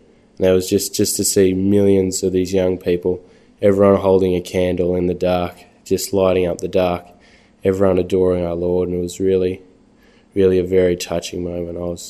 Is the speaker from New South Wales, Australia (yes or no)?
no; Warrenheip, Victoria, Australia; I come from Warren Heap, a suburb near Ballarat in Victoria.